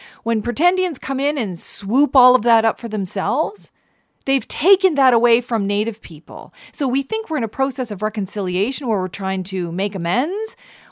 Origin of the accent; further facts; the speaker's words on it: Eel River Bar, New Brunswick, Canada; I'm from the Mi'kmaq Nation, but saying that's not good enough. I'm a band member of Eel River Bar First Nation.